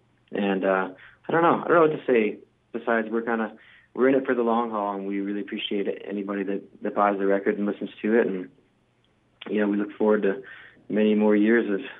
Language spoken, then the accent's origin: English; Rhode Island, United States; moved away as an adult; now in Canada; I'm originally from the U.S. I'm from Rhode Island. And I moved to Canada 10 years ago